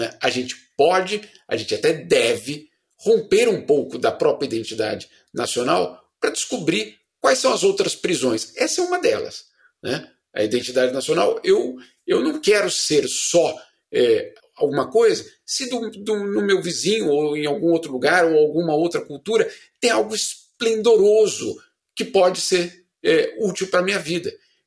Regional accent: Brazil; eu sou brasileiro, né?

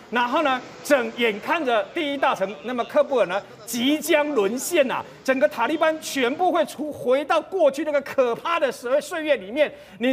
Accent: Taiwan; 我们台湾统计过了，现在没有我们台湾人啊，在这个阿富汗啊

